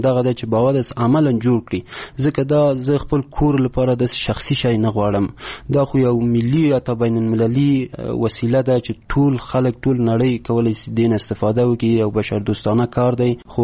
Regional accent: Paghman, Kabul, Afghanistan; ولایتم کابل ده، ولسوالی پغمان ده،

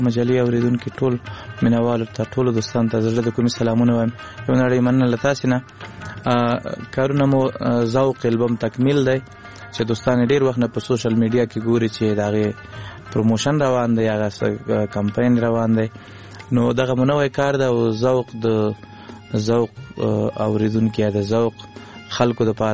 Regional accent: Laghman, Afghanistan; also born or lived in Kunduz; زمنګ اصلا د لغمان ولایت یو بیا تلې کندوز ته د ناقلونو په دوره کې

